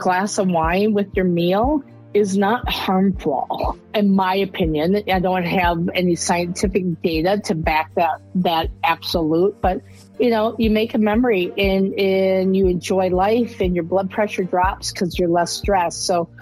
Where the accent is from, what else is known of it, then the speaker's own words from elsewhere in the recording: Wisconsin, United States; I'm from Wisconsin, so I'm always going to promote brandy